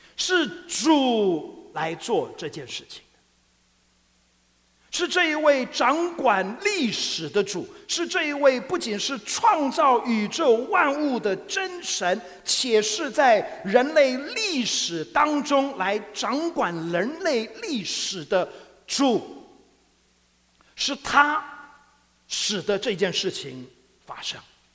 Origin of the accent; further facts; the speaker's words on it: Taiwan; 昨天我也说了哈，我是在台湾出生长大的。